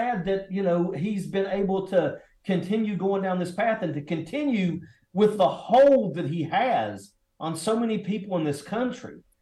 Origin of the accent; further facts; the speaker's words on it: West Virginia, United States; you know, I come from Southern West Virginia. And actually, I live very, very close to Eastern Kentucky when I was growing up. That's where I'm from.